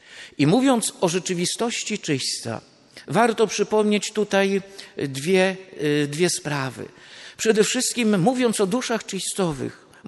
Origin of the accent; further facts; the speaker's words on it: Węgrów, Masovian Voivodeship, Poland; Pochodzę z Węgrowa, nieduża miejscowość na wschodzie Polski, obecnie w diecezji drohiczyńskiej